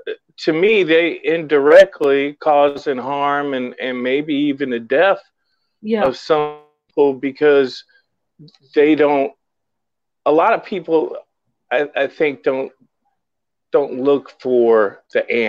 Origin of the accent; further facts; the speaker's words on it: Missouri, United States; Well, I grew up in Missouri.